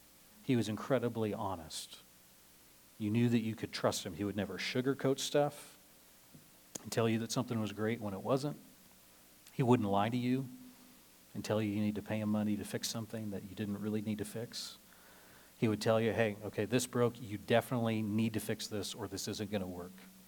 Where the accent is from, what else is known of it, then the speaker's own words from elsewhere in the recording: Nebraska, United States; There's a man in my church growing up in Nebraska that I knew.